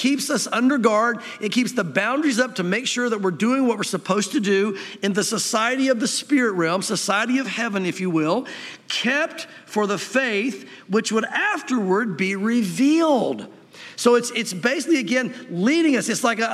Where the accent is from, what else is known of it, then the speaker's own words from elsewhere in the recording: the South, United States; growing up in the South, I remember as an unbeliever going to church, a religious unbeliever.